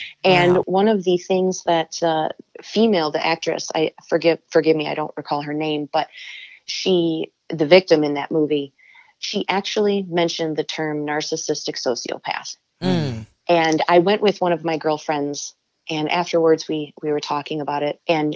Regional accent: Midwest, United States; I come from the Midwest, born and raised in the Midwest.

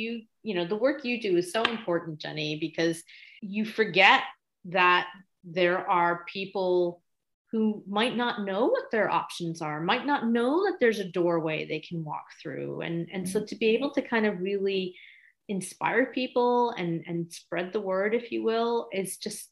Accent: United States; He's English. I'm American. We met in Japan and we got married in India.

